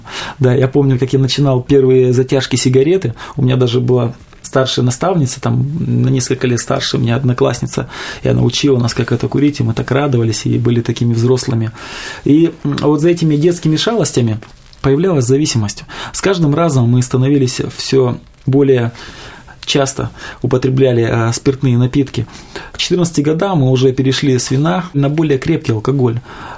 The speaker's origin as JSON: {"language": "Russian", "town": "Petropavlovsk-Kamchatsky", "region": "Kamchatka Krai", "country": "Russia", "tie": "born or raised there", "also_born_or_lived": "Khabarovsk"}